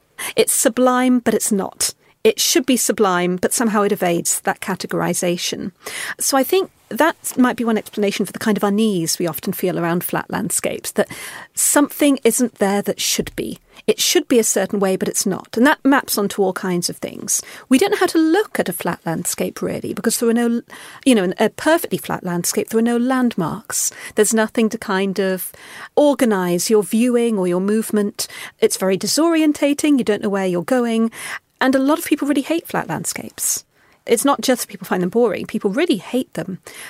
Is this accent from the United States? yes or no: no; Lahore, Punjab, Pakistan; a flat field that I used to pass on my way to school in Lahore when I was growing up in Pakistan.